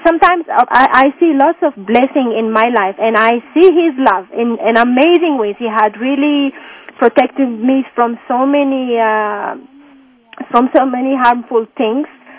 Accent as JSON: {"language": "English", "country": "Ethiopia", "also_born_or_lived": "United Arab Emirates", "second_language": "English", "moved": "yes", "said": "Yeah, I came to Denver to visit my friend. Originally, I came from Abu Dhabi, and I'm from Ethiopia, originally."}